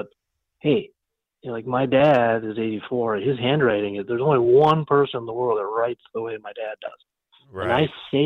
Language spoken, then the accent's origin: English; Benson, United States; And I remember in my hometown of Benson, we had a Memorial Day parade, and when I was in high school, I played in the marching band.